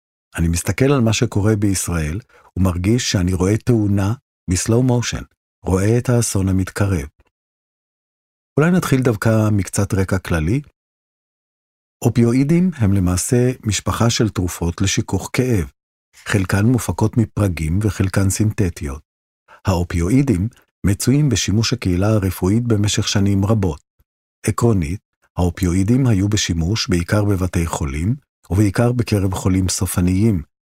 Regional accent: Magen, Southern District, Israel; moved away as an adult; now in Vancouver, Canada; אני במקור מקיבוץ מגן שבעוטף עזה, עכשיו אני גר בוונקובר.

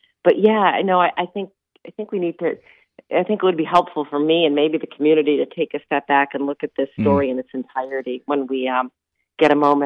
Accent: Rochester, United States; And I said, we're from Rochester.

